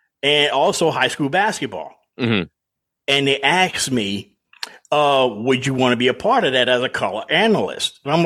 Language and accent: English; Louisiana, United States; now in Atlanta, United States; I'm from the South. I'm from South Louisiana, live in Atlanta, but I know all about Mike Francesa, trust me.